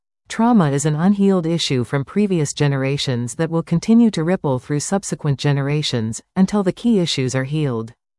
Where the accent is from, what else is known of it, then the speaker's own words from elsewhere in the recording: Indianapolis, Indiana, United States; I was heading back to my hometown of Indianapolis.